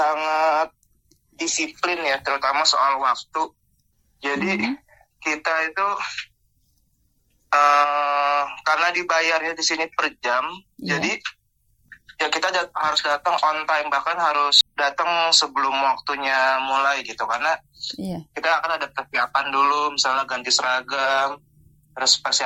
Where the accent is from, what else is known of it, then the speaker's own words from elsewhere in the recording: Jakarta, Indonesia; now in Sydney, Australia; saya datang dari Jakarta di Indonesia.